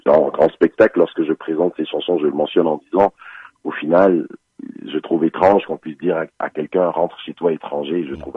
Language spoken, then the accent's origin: French; Côte d’Ivoire; born there; Venant d'une famille conservatrice, je suis originaire du Togo, je suis né en Côte d'Ivoire